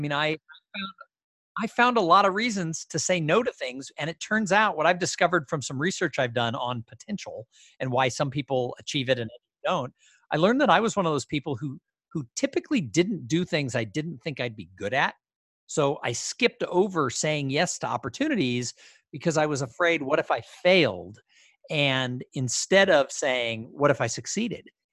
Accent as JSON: {"language": "English", "town": "Los Angeles", "region": "California", "country": "United States", "tie": "born or raised there", "said": "I grew up in Los Angeles, and I never did anything with this drive inside of me."}